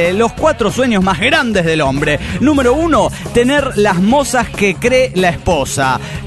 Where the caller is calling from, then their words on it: Tunja, Boyacá, Colombia; Aquí en Tunja, sí, mientras estoy escribiendo esto, es de día.